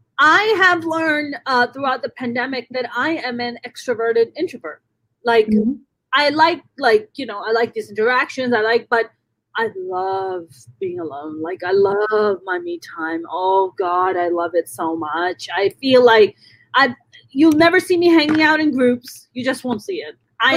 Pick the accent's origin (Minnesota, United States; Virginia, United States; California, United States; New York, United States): New York, United States; when I used to work in finance when I was in New York, when I grew up in New York, I used to work on the trading floor.